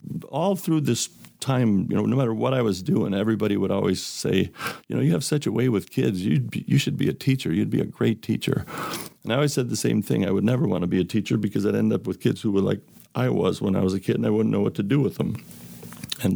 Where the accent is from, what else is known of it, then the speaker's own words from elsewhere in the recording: Illinois, United States; now in Marquette, United States; I'm not originally from here. I grew up in the Chicagoland area, but I came up to the Upper Peninsula in the early 80s.